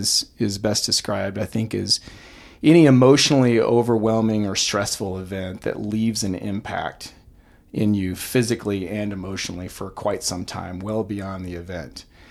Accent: Atlanta, Georgia, United States; I grew up in Atlanta, Georgia. So okay. City boy from the South originally.

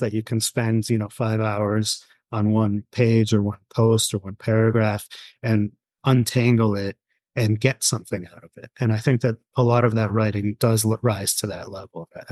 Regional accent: United States; a very different political context that I'm coming from as an American growing up within a liberal context and rebelling against that.

